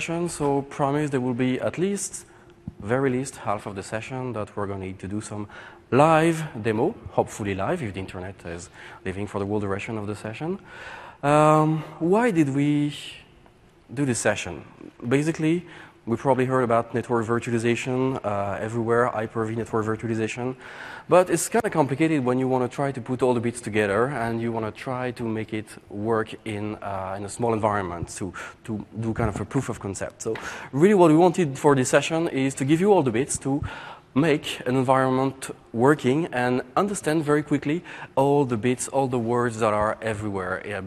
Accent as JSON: {"language": "English", "town": "Paris", "region": "Île-de-France", "country": "France", "second_language": "English", "said": "I come from Paris, France, the real one."}